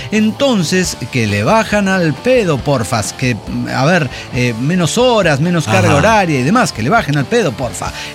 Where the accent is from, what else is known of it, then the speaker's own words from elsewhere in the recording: Sonora, Mexico; es que yo soy de Sonora, ahí es así.